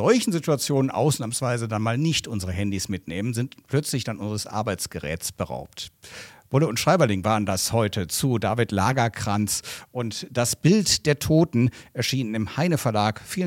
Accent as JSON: {"language": "German", "town": "Cologne", "region": "North Rhine-Westphalia", "country": "Germany", "tie": "born or raised there", "said": "beim Bundesamt für Verfassungsschutz, das ja in meiner Heimatstadt Köln ist"}